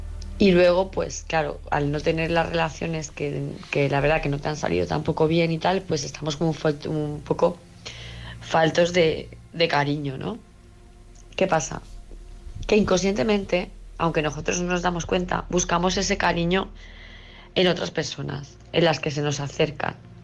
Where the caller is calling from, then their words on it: Palma, Balearic Islands, Spain; , de Palma de Mallorca.